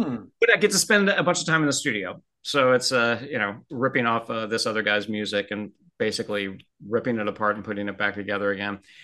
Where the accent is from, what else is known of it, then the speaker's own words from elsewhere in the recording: California, United States; Yeah, there is that, and I'm from Southern California, so.